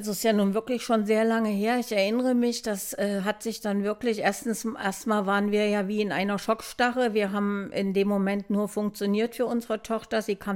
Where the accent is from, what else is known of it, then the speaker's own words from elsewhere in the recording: Saxony, Germany; wir kommen ja aus Nordsachsen